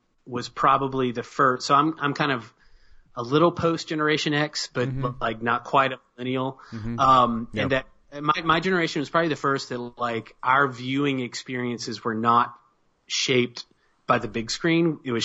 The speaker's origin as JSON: {"language": "English", "town": "Tallahassee", "region": "Alabama", "country": "United States", "tie": "born or raised there", "said": "I grew up in Alabama. I grew up in a very small town, like several small towns."}